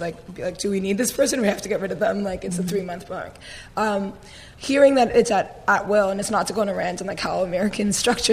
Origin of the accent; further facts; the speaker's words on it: Canada; I'm very Canadian